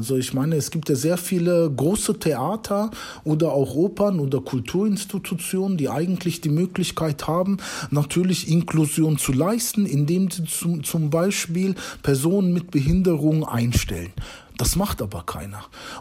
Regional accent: Germany; ich bin in Deutschland geboren. Ich kenne letztendlich kein anderes Land oder habe nie in einem anderen Land gewohnt.

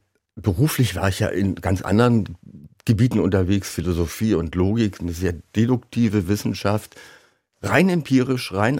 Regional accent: Saxony, Germany; Wenn man als Sachse in Preußen lebt, das ist eine Herausforderung

